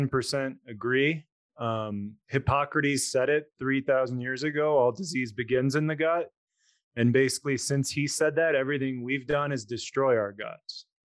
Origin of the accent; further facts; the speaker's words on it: Chicago, Illinois, United States; I just moved here in December, so I was kind of born and raised in Chicago and lived in downtown Chicago for most of my life, and then it kind of got too violent and too scary to live there last year. So we moved to the mountains.